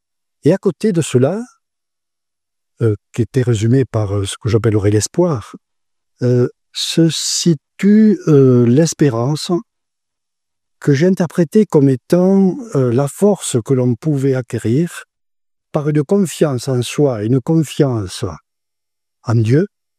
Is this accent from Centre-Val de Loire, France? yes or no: no; Villemur-sur-Tarn, Occitanie, France; born there; je suis né à Villemur-sur-Tarn, j'ai 82 ans